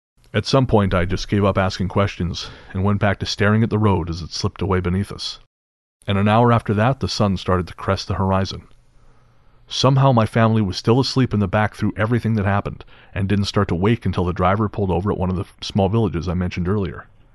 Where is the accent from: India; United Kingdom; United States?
India; Pudukkottai, Tamil Nadu; now in Bangalore, India; Though I now live in Bangalore, I grew up in Pudukkottai district, in the Indian state of Tamil Nadu.